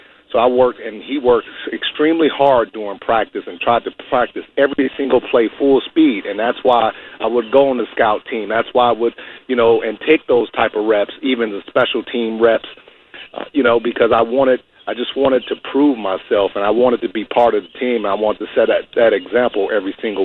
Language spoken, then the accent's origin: English; Markham, Illinois, United States; I was a kid from Markham, Illinois.